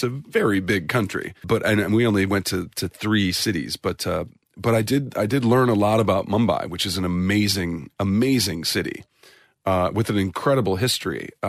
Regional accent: St. Louis, Missouri, United States; I'm from the Midwest. I'm from St. Louis, Missouri, and it's we have a very successful baseball team there, the St. Louis Cardinals

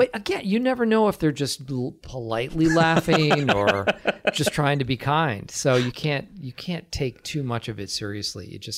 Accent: Acton, Massachusetts, United States; and I am from Acton, Massachusetts.

